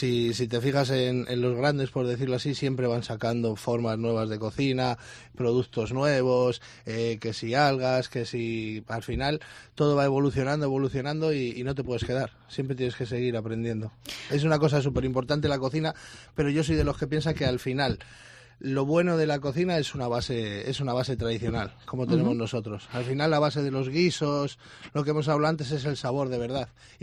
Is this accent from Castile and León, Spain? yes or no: yes; Segovia, Castile and León, Spain; le metemos unos chicharrones dulces de Segovia, de mi tierra